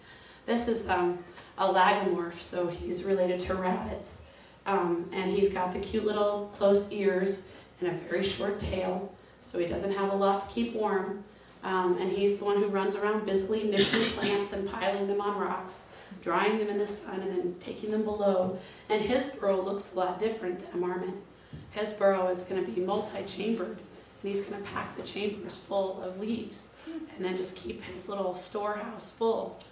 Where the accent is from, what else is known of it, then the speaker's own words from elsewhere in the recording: California, United States; when I grew up in California, I would always go to the edge of the beach and just sit out on the jetty